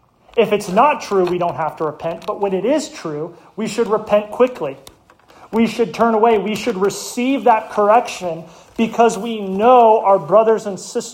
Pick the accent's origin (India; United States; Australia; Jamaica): United States; Lake Havasu City, Arizona; going back in my hometown of Lake Havasu City